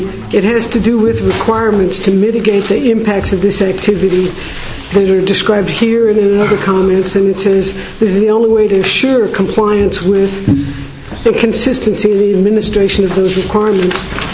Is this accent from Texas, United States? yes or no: yes; Texas, United States; I'm from Texas, where I've seen things ravaged.